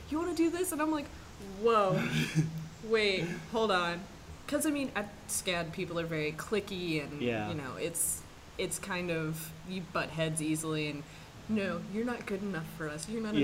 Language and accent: English; Norcross, Georgia, United States; now in Savannah, United States; Yeah, though every time somebody asks in Savannah, they're like, oh, where are you from? Atlanta. What part of Atlanta? Outside of it?